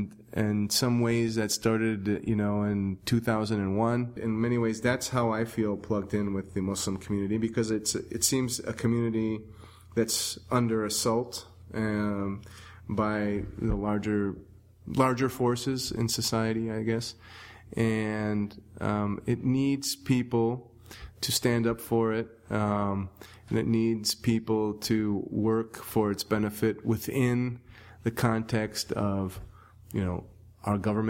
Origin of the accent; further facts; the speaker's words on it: Chaska, Minnesota, United States; growing up in Chaska, at that time was a town of about 7,000 people. So there were no other minorities there. There was nobody else with an ethnic name